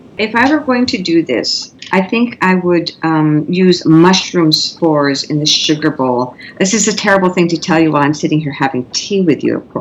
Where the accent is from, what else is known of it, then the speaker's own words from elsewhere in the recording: Tacoma, Washington, United States; an urban fantasy set in my hometown of Tacoma.